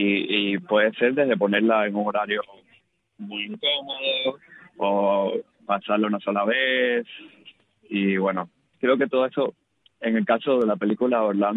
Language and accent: Spanish; Cuba; nos toca, nos condiciona y nos perjudica a todos como cubanos, ¿no?